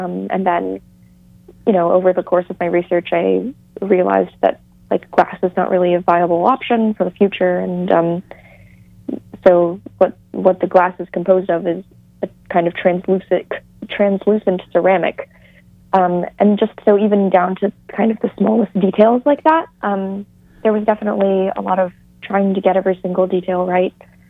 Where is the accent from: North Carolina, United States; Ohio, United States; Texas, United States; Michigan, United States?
North Carolina, United States; I was down in my hometown in North Carolina doing a series of school visits, which was really fun.